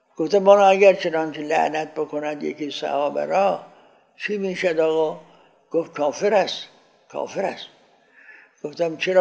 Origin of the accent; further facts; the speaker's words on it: Iran; گفتم من ایرانی هستم